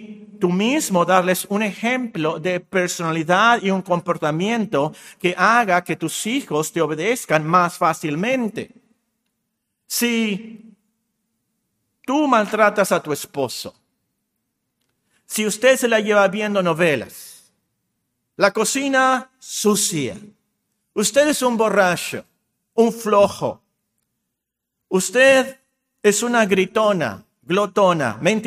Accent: Mexico; Yo no soy japonés, soy mexicano.

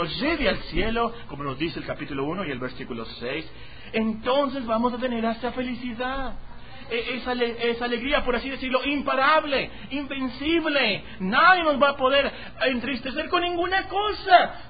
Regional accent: Mexico; a lo mejor somos mexicanos y somos pobres.

